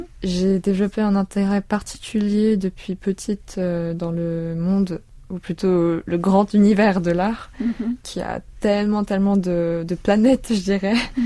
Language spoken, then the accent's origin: French; Switzerland; also born or lived in South Korea; Alors, complètement, oui, ils savent que je suis coréenne du Sud. Quand j'étais petite, ils me demandaient pas mal si j'étais du Nord ou du Sud, c'était très marrant.